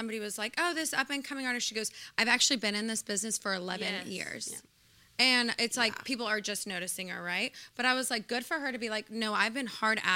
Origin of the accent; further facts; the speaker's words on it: California, United States; I grew up in California, but ranching, farming, all that is not, I mean, it's there, but it's just different. And then I moved to Texas